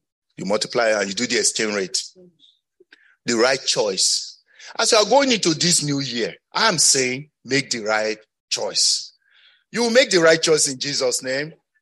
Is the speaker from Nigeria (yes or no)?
yes; Ondo, Nigeria; You say, I can't keep myself. I'm from Ondo Kingdom.